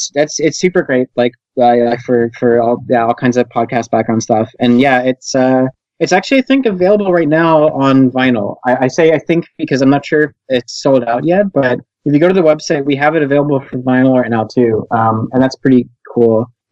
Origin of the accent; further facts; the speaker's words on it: Philadelphia, Pennsylvania, United States; now in Vancouver; So I grew up in Philadelphia. So I used to live like super close to it. It would have been super easy for me to go there. Now I live in Vancouver, so it's super far away.